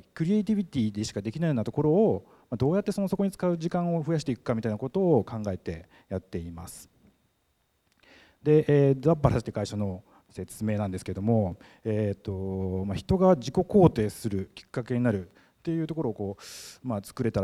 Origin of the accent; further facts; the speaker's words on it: Okayama, Japan; 岡山市南区出身ということで、こう岡山はどねになったのかなということで、ちょっと帰ってきたいなみたいな話をしてたら